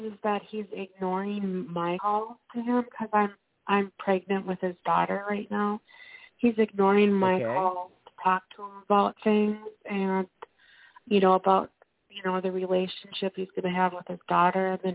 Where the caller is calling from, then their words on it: Minnesota, United States; from Minnesota.